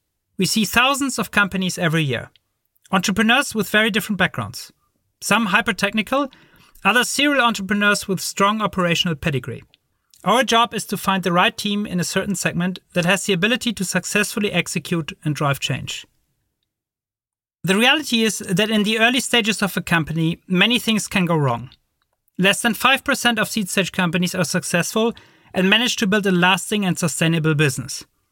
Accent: Berlin, Germany; English is a second language; moved away as an adult; now in United States; I'm originally from Berlin

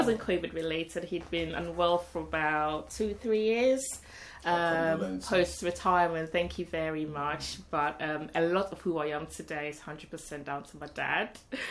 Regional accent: Accra, Greater Accra, Ghana; I can't give the best account of what Accra would be like

